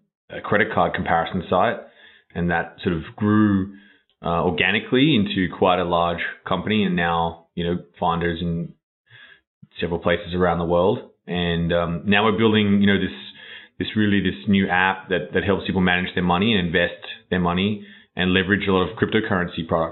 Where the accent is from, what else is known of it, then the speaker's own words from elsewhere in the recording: Australia; Well, I grew up in Australia, which is a long way away.